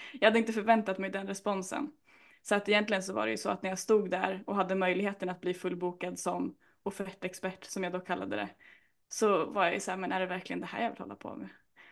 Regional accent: Jämtland County, Sweden; Jag sitter ju faktiskt hemma i Jämtland.

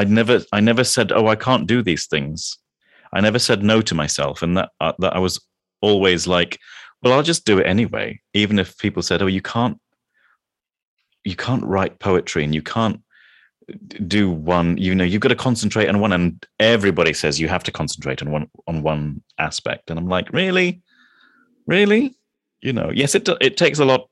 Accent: Kuala Lumpur, Malaysia; also born or lived in England; I grew up in Malaysia, in Kuala Lumpur, in Malaysia.

